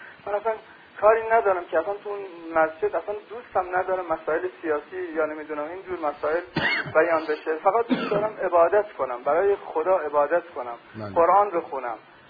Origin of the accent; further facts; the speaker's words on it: Sanandaj, Kurdistan, Iran; الان من خودم بچه سنندج هستم خب؟